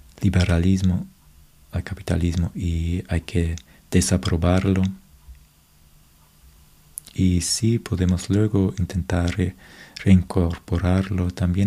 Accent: Germany; Spanish is a second language; porque yo como alemán siempre no lo puedo negar que me siento superior

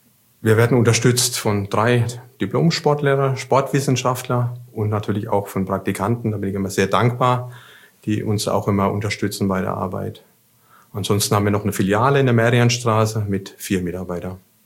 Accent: Aschaffenburg, Bavaria, Germany; Ich komme auch aus Aschaffenburg ursprünglich.

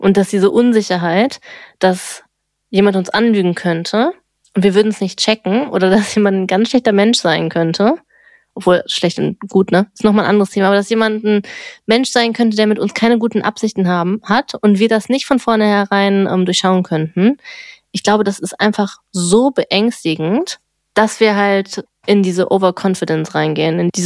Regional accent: North Rhine-Westphalia, Germany; Ich komme ja aus dem Ruhrpott

